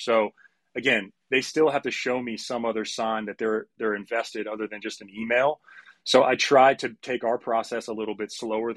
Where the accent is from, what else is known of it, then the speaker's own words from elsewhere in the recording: Durham, North Carolina, United States; I can remember growing up in Durham, North Carolina, and going to Duke games